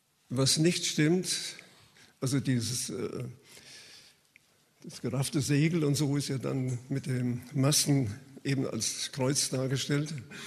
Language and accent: German; Frankfurt, Hesse, Germany; Also ich habe das mal als Kind gelernt, es wurde mir gesagt, wir hatten bei uns in Frankfurt da in der Nähe einen Platz